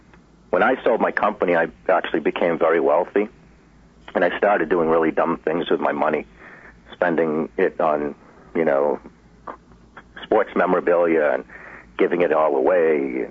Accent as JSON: {"language": "English", "country": "United States", "said": "And I'm Jewish American."}